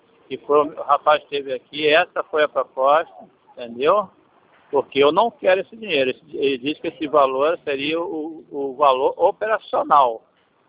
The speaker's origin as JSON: {"language": "Portuguese", "region": "Rio de Janeiro", "country": "Brazil", "tie": "born there", "said": "Rio de Janeiro."}